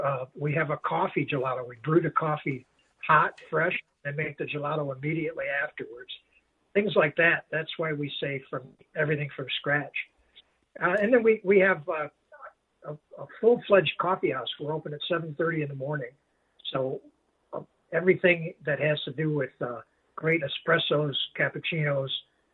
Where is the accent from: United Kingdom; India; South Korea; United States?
United States; Detroit, Michigan; I grew up on Woodingham Drive in Detroit, and the Marygrove was in that neighborhood.